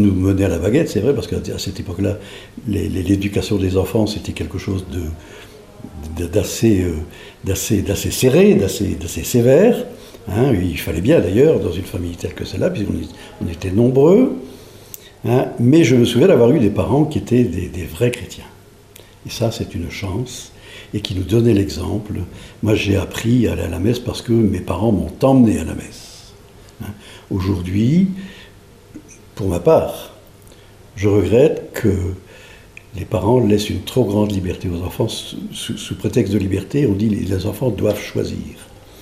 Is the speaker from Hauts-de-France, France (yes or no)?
yes; Auby, Hauts-de-France, France; Moi, je viens du Nord, une petite localité qui s'appelle Auby, près de Douai. Je suis né en 1939, pratiquement à la déclaration de guerre.